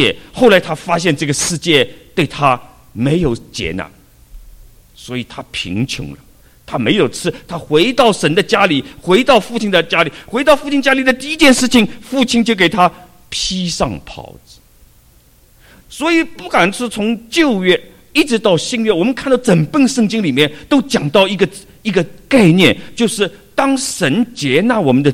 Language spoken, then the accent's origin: Chinese; China; 所以我们中国人说衣食住行，衣是第一位